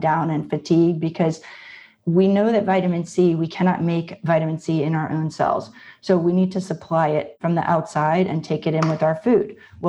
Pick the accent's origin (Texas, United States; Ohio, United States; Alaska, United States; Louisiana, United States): Louisiana, United States; New Orleans; So I'm from New Orleans. I graduated from LSU Medical School in internal medicine, and I come from a family of physicians.